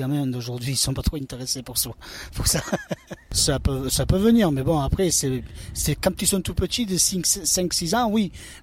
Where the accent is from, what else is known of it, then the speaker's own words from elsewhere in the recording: Bosnia & Herzegovina; French is a second language; En fait, mon enfance, depuis ma naissance, je viens des pays d'Est, de Bosnie.